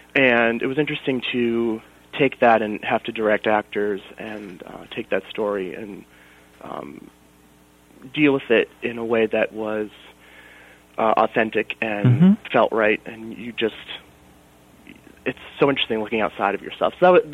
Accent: Methuen, Massachusetts, United States; now in Hampstead, United States; I was born in Massachusetts. I lived in Methuen, which is pretty much New Hampshire.

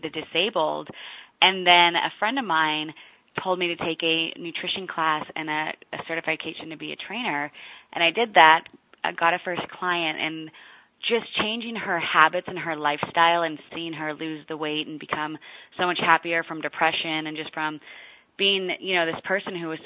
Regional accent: San Francisco, California, United States; also born or lived in Los Angeles; You know, I'm born and raised in San Francisco. I lived in Los Angeles for 4 years.

